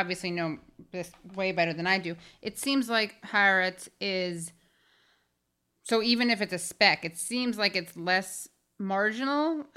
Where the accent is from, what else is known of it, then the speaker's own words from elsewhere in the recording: New York, United States; I'm from the Upper West Side, so I get that.